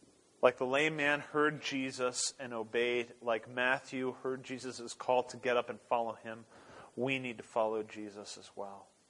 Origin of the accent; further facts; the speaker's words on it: Norway; I remember hearing of these stories growing up in Norway.